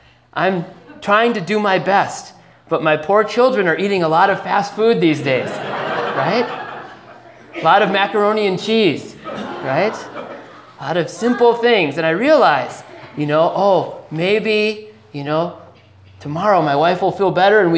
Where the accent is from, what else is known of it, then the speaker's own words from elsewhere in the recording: Minnesota, United States; I said, no, actually, I grew up in Minnesota and I discovered Buddhism later in life.